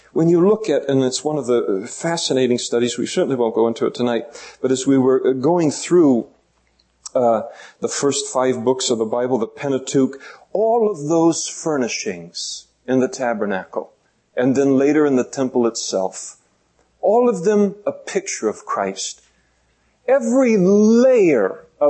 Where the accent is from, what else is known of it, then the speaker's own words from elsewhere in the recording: Napa, California, United States; We grew up in Napa, and I became a Christian in Napa